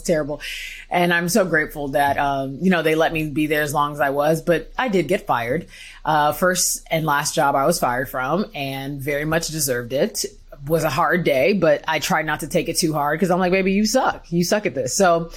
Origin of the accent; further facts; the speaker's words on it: Houston, Texas, United States; So I'm from Houston, Texas. I'm from Houston. I feel like I talk about that enough, but I'm from Houston. I am Nigerian American.